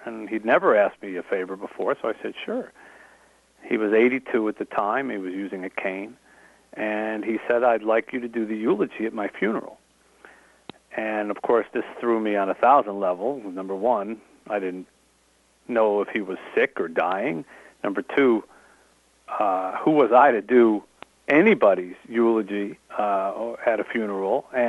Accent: New Jersey, United States; I went back to the small town where I grew up in New Jersey.

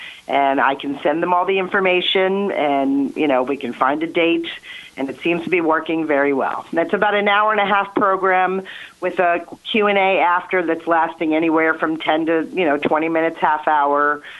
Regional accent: Johnstown, Pennsylvania, United States; now in Philadelphia, United States; but I had a lot more problem growing up in Johnstown, Pennsylvania, a very small town, not as good education system. And when I moved to Philadelphia, everybody was Jewish.

